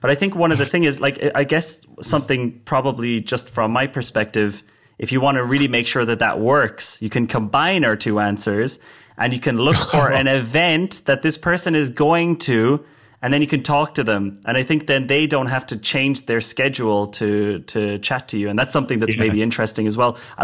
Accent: Ireland; By the way, I'm Irish, in case you're confused about my accent.

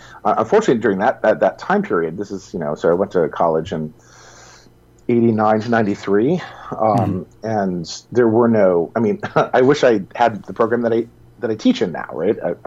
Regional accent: Providence, Rhode Island, United States; I come from Providence, Rhode Island, and what I was used to was like hanging out with friends and smoking pot and like just kind of hanging out and being a kind of slow paced small city stuff.

